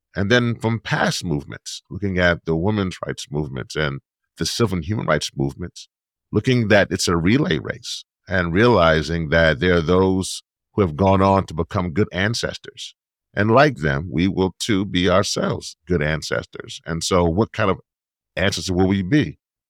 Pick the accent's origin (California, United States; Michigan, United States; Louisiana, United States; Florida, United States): Louisiana, United States; I get to go home to my home state of Louisiana and fight the good fight on the front line and defense line